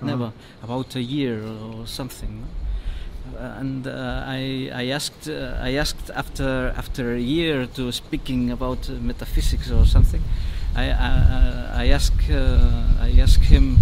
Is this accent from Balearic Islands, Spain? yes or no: yes; Mallorca, Balearic Islands, Spain; Yes, I'm from Mallorca, Iceland.